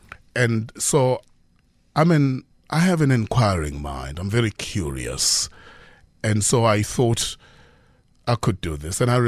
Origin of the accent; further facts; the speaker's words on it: Eswatini; also born or lived in Piet Retief, South Africa; So, I come from Swaziland. But just before I was born, as was the case with all my siblings, my mother would go to Pietretief, which is just across